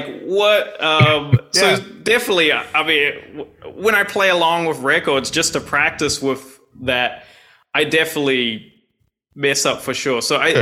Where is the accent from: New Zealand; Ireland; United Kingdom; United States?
New Zealand; growing up in New Zealand, they didn't really have six string